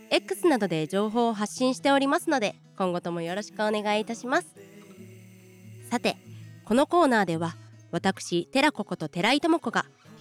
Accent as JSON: {"language": "Japanese", "region": "Osaka", "country": "Japan", "said": "私の出身大阪のご当地ソング"}